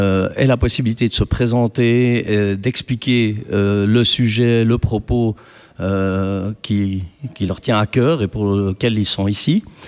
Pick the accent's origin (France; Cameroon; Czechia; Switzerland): Switzerland; vu que je suis suisse